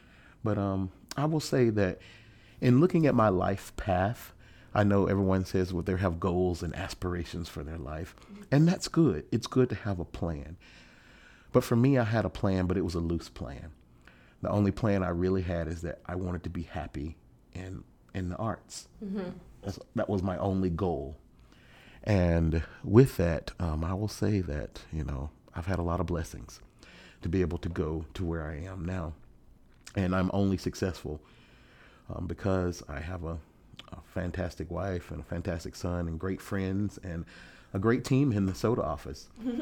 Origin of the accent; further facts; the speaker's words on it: West Blockton, Alabama, United States; born there; I was actually born in a small town about 3.5 hours south of here called West Blockton, Alabama. It's off exit 97.